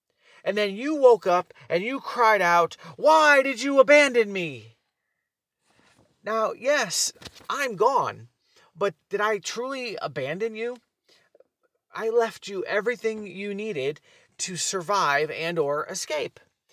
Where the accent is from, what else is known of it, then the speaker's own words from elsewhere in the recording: United States; And we, as an American nation, are allies of Israel.